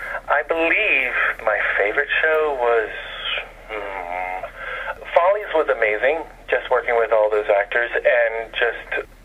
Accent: Louisiana, United States; also born or lived in Mississippi; And I grew up in the South in Louisiana, Mississippi, and I used to sing songs from Oklahoma on the tractor, cutting the green.

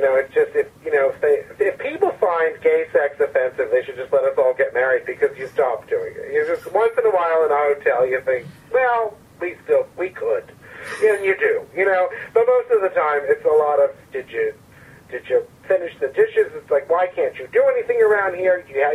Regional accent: New Jersey, United States; First, I wouldn't tell people I was from New Jersey, and then when I came out about that.

